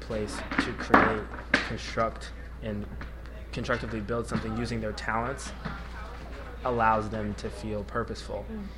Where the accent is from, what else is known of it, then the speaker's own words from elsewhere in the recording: Groton, Connecticut, United States; I'm from Groton, Connecticut